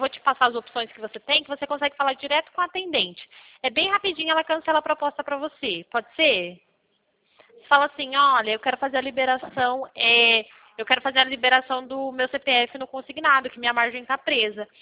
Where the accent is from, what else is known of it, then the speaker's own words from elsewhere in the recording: Pirassununga, São Paulo, Brazil; Sou de Pirassununga